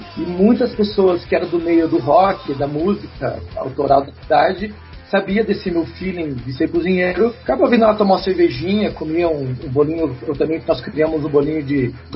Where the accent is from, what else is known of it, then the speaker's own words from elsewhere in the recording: Paraná, Brazil; venho aí, né, do submundo musical da cidade, aí, né, das periferias da cidade. Venho aqui do bairro do Abranches, da Vila Krasinski.